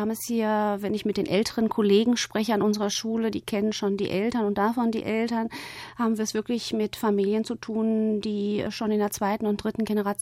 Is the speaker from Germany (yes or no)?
yes; Bochum, North Rhine-Westphalia, Germany; Wir sind in Bochum-Wattenscheid groß geworden und in einem Viertel, wo einfach der Migrantenanteil nicht so hoch war.